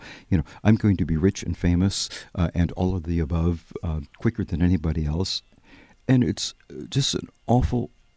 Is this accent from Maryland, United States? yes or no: yes; Maryland, United States; also born or lived in Washington, D.C.; I was born in Washington, D.C., not all that far from here, and lived my early years actually in Maryland.